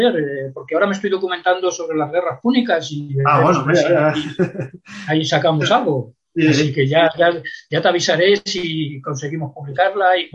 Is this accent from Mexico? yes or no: no; Salamanca, Castile and León, Spain; yo soy de Salamanca